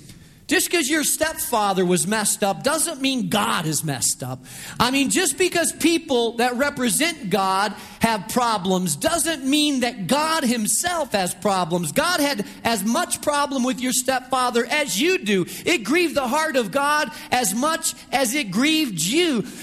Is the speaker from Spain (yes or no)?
yes; Spain; I grew up in Spain.